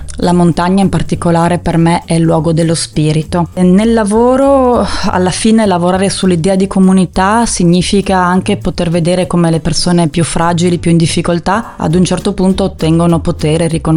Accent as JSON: {"language": "Italian", "region": "Friuli-Venezia Giulia", "country": "Italy", "said": "Da buona friulana, parto da una base di timidezza"}